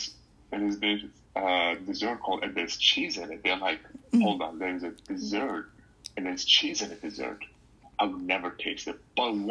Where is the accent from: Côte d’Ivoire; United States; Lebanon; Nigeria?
Lebanon; because we're from Lebanon